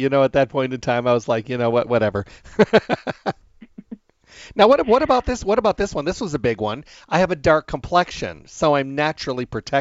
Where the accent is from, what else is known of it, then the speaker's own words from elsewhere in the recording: Midwest, United States; we were lifeguards growing up in the Midwest